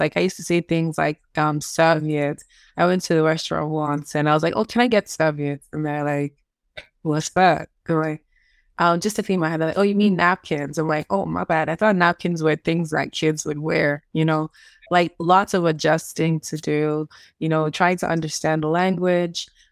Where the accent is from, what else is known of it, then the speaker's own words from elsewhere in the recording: Ikket, Akwa Ibom, Nigeria; also born or lived in Benin City, Nigeria; I'm from Akwa Ibom State in Nigeria. I grew up in Ikket. Akwa Ibom State, not Calabar.